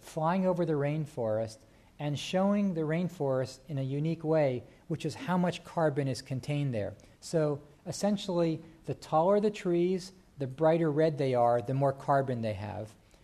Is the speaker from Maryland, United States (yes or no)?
yes; Maryland, United States; prairie dog towns the size of my home state of Maryland in the United States.